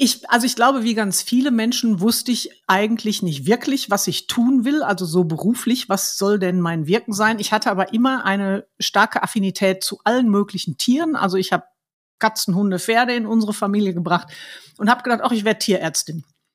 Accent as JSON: {"language": "German", "region": "North Rhine-Westphalia", "country": "Germany", "tie": "born or raised there", "said": "Ich bin im Ruhrgebiet aufgewachsen."}